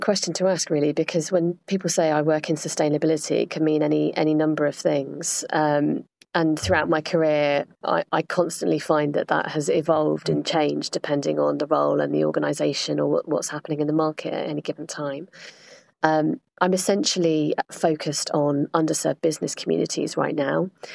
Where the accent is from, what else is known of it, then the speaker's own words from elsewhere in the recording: South West England, United Kingdom; But I'm basically from Cornwall. I'm a Cornish girl.